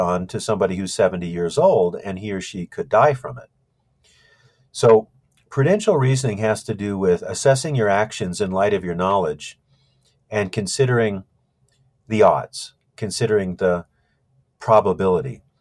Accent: Alaska, United States; I'm from Alaska, and there's a lot of small planes that operate there, like one engine planes

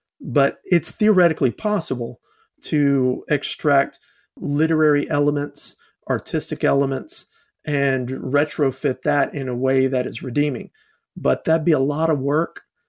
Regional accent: South Carolina, United States; also born or lived in Georgia; Peaches. I'm from South Carolina and Georgia before then, so Peach State.

